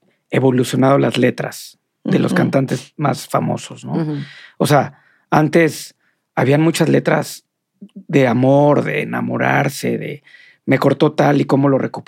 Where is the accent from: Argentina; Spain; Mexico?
Mexico; Guadalajara, Jalisco; moved away; ahorita me vine a plantar de regreso a mi tierra, Guadalajara, después de casi 23 años fuera de aquí.